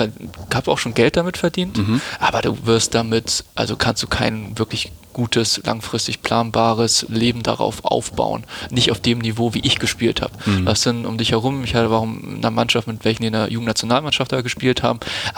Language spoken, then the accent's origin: German; Schleswig-Holstein, Germany; now in Hamburg, Germany; Dann in Lübeck zur Schule gegangen, ist das auch keine Großstadt. Und dann zu der Ausbildung dann nach Hamburg gezogen.